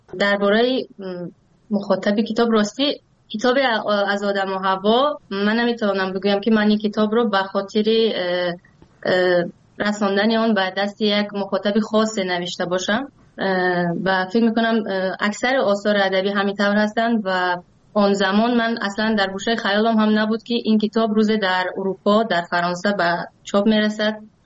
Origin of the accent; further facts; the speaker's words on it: Tajikistan; من از کودکیم همیشه یک شکل زندگیمون به این گونه بوده که از کشور به کشور دیگر سفر کردیم، ولی همیشه اون مقصد اصلی تاجیکستان بوده و ما همیشه برگشتیم به تاجیکستان